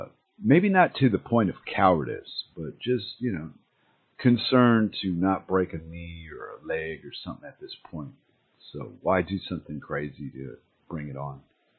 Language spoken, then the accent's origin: English; United States; You know, I'm an American, by God.